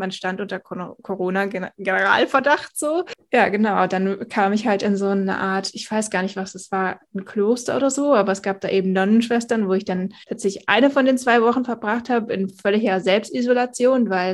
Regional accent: India; moved away; Obwohl es so mein Heimatland war

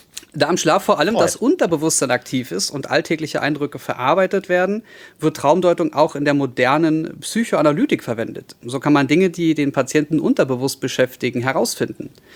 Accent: Berlin, Germany; als Berliner, der in Neukölln groß geworden ist, beziehungsweise 14 Jahre lang gelebt hat

